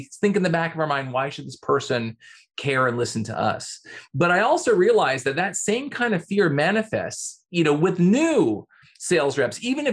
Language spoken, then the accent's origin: English; Toronto, Ontario, Canada; I'm from Toronto, out of Toronto